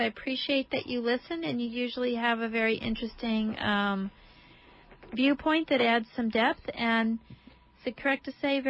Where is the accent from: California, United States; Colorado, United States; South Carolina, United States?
Colorado, United States; also born or lived in Arizona; because I grew up in Colorado and Arizona, it seems to me like an ethnic element, like tribal.